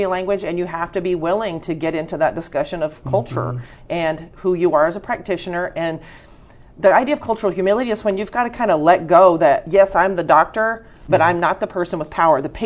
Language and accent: English; Donovan, Missouri, United States; I'm from Donovan. And my cultural background in Donovan as a white female